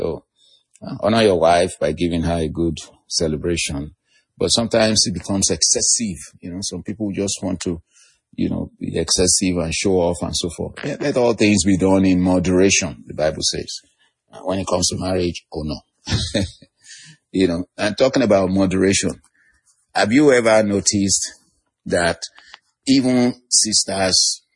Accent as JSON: {"language": "English", "country": "Nigeria", "said": "I'm a Nigerian. I'm a Yoruba man."}